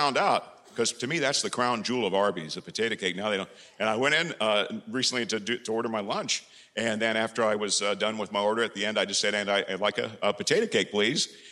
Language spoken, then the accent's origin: English; Carmel, Indiana, United States; I've come all the way from my hometown of Carmel, Indiana, to drive.